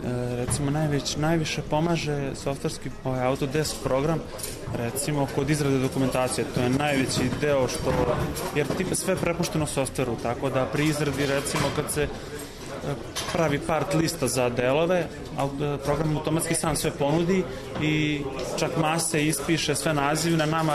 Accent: Crvenka, Vojvodina, Serbia; now in Novi Sad, Serbia; dolazim iz Crvenke, trenutno studiram u Novom Sadu, Fakultet tehničkih nauka.

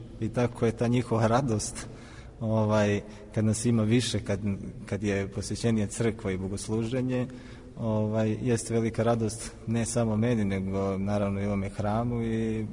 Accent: Peja, Kosovo; now in Mitrovica, Kosovo; Ja sam iz Peći. Do 1999. godine bili smo u Peći. Kasnije smo došli ovde u Kosovskoj Mitrovici.

